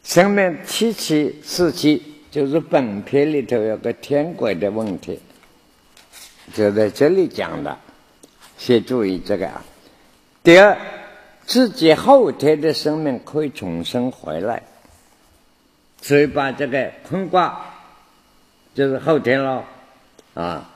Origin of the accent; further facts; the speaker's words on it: China; 所以我们中国人许多讲话都是易经上来